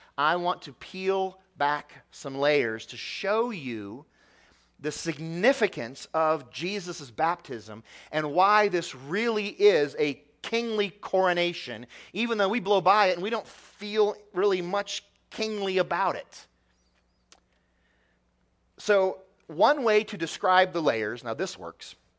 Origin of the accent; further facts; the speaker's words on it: Midwest, United States; I grew up in the Midwest, not too far from the Ohio River.